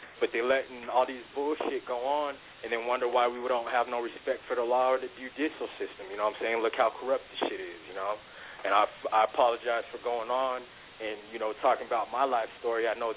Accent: Cheyenne, Wyoming, United States; born there; I'm calling from Cheyenne, Wyoming, actually. This is where I reside. I was born here, actually.

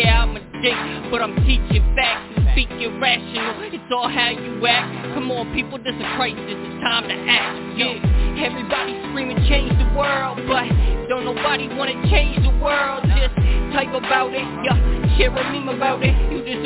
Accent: Halifax, Nova Scotia, Canada; from Halifax, Nova Scotia. This is some real shit.

